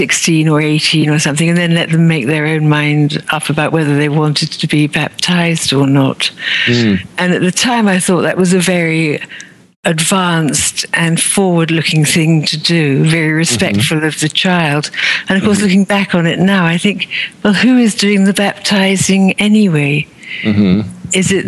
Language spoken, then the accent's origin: English; England, United Kingdom; I was born and brought up in England.